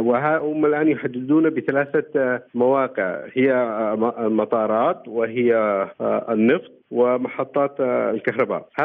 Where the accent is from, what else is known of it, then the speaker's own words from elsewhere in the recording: Yemen; لأن هؤلاء لن يتعايشوا ولن نتعايش معهم سواء كيمنيين أو كجيران أشقاء في المنطقة